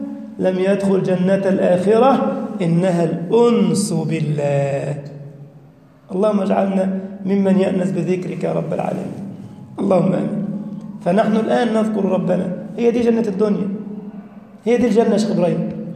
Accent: Egypt; بل عندنا في مصر أتقن علماء الاعتقاد من الأزهر.

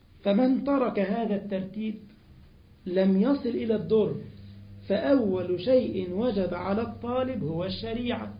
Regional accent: Egypt; طرق كتير بقى مسمين عندنا في مصر الطرق والكباري في وزارة اسمها وزارة الطرق والكباري ولا ايه، خرموا لنا البلد

